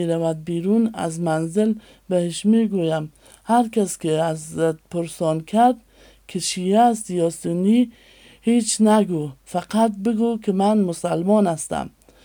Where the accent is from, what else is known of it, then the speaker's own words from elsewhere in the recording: Iran; also born or lived in Afghanistan; من یک خانم از افغانستان هستم. دوران کودکی و نوجوانیم را در کشور همسایه ایران سپری کردم. همونجا تشکیل خانواده دادم.